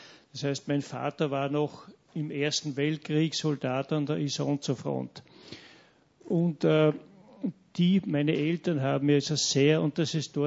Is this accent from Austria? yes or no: yes; Upper Austria, Austria; Ich stamme aus dem Mühlviertel und zwar ganz grenznahe zu Tschechien. Und meine Eltern, als ich geboren wurde, waren schon relativ alt.